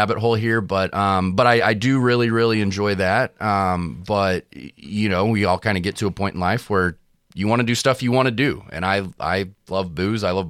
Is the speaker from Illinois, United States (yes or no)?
yes; Highland, Illinois, United States; We both grew up in Highland, Illinois.